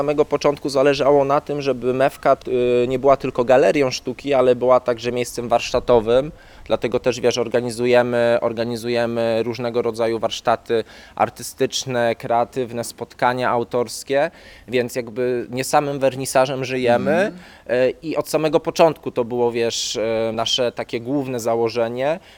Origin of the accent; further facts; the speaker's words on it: Poznań, Greater Poland Voivodeship, Poland; now in Gdańsk, Poland; jestem z Poznania, więc tu też jestem napływowy.